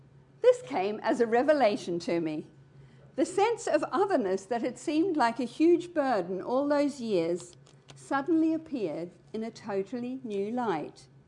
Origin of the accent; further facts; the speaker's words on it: New Zealand; born there; How did all this affect me? After all, I was born in New Zealand.